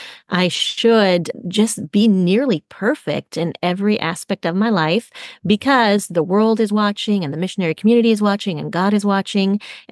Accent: France; So lots of wonderful, so much wonderful of growing up in France and witnessing my parents' ministry and witnessing the changes they were making in the French culture.

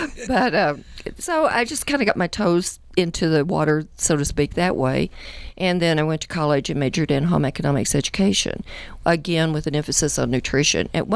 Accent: Texas, United States; I grew up in West Texas, and we had a lot of migrant workers

